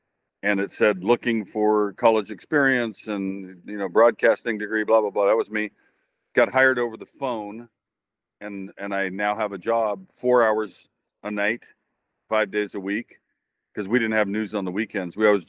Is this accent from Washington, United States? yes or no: yes; Kent, Washington, United States; I was born in Tacoma at St. Joe's. I grew up a couple different houses as a little kid, but mostly the South End and mostly Kent, Washington, South 272nd, right off the freeway.